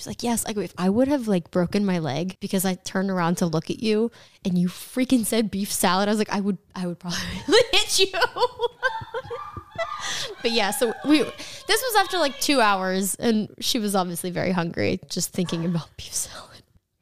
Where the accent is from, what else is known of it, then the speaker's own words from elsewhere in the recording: California, United States; I forgot how to talk to people because we're from California and everything's been closed.